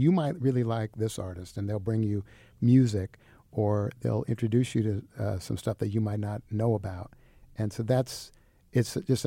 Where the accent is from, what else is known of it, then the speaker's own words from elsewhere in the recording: New York, United States; moved away as an adult; now in Greencastle, United States; I moved here from New York to live in Indiana years ago to move to Bloomington when I was a college student.